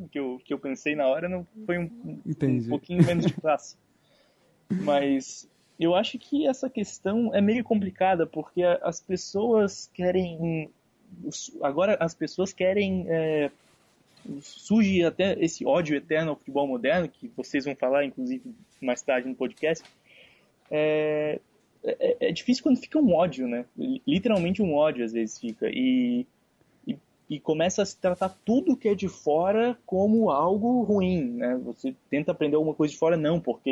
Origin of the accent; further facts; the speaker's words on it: Santa Catarina, Brazil; eu sou de Santa Catarina.